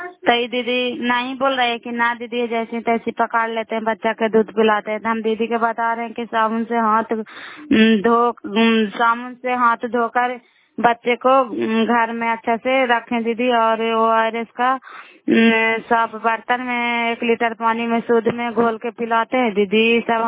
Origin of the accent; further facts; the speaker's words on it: Bihar, India; नालंदा जिला कराई ब्लॉक के निवासी हूँ।